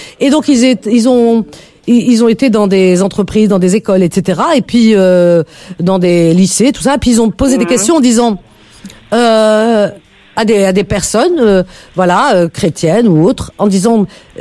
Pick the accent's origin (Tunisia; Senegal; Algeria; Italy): Algeria; Oran, Oran Province; je suis oranaise, je suis kabyle, je suis sahraoui